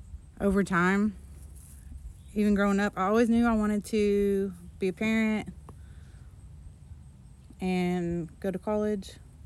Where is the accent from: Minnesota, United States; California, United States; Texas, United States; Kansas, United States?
Texas, United States; Munster; born there; I was born in Munster, Texas.